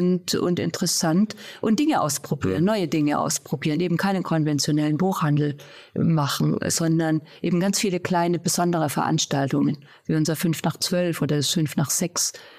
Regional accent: Erlangen, Bavaria, Germany; Du musst Erlangen. Ja. Aber Erlangen ist der weitest entfernte Vorort von Berlin gewesen, durch Siemens.

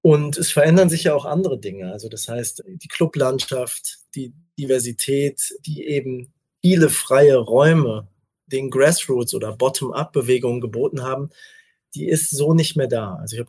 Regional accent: North Rhine-Westphalia, Germany; Ich bin selber in Nordrhein-Westfalen aufgewachsen.

